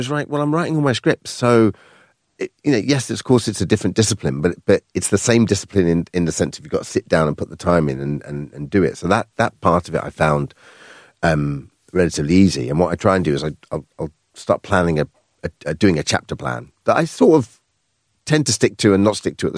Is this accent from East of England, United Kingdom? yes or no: yes; Colchester, East of England, United Kingdom; And then my hometown in Colchester, where I grew up